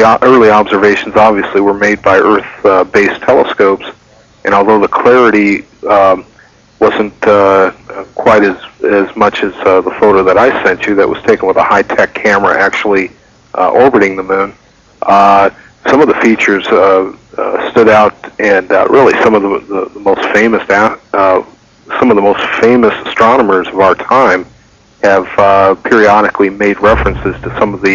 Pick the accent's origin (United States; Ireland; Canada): United States; I believe, like many people my age, the events of the Apollo missions crystallized what growing up in America was like in the 60s.